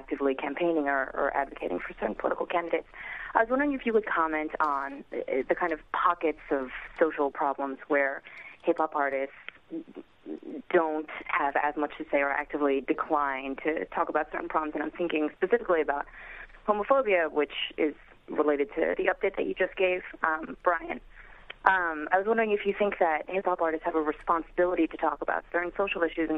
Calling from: Brooklyn, New York, United States; Hi, I'm calling from Brooklyn

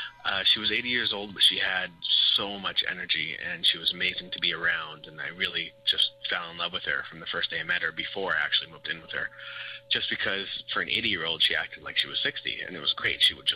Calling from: Montreal, Quebec, Canada; I'm calling from Montreal, Quebec.

